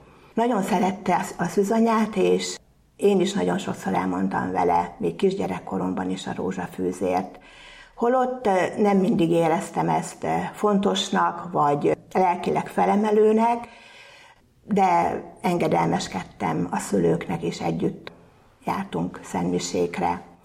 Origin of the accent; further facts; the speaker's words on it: Újfehértó, Szabolcs-Szatmár-Bereg, Hungary; born there; A 60-as évek elején születtem Újfehértón, egy átlagos családba.